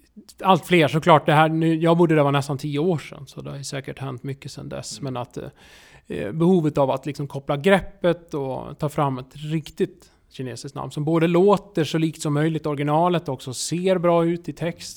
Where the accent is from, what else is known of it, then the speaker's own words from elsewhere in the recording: Gagnef, Dalarna County, Sweden; Metropol. Mellan Borlänge och Leksand.